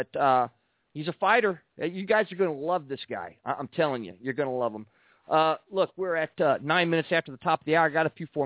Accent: San Antonio, Texas, United States; You know, I'm a native of San Antonio. I grew up in the Hill Country. So for me, it's always a pleasure to go home and to take my kids down there and show them where I grew up back in the 70s and the early 80s

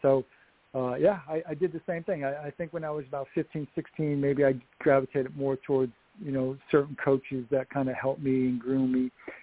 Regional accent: New York, United States; Upstate New York is not the greatest year-round tennis weather.

